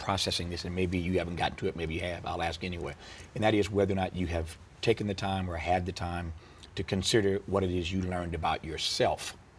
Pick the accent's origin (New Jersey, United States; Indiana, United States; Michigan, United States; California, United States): Indiana, United States; I grew up in Indiana, small town Indiana. So my community was sort of like this.